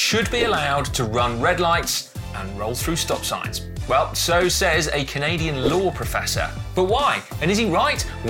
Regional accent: England, United Kingdom; As an Englishman, can I just say, American viewers, they do my absolute head in.

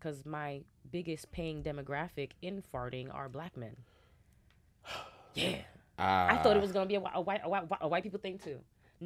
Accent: New York, United States; I'm from New York

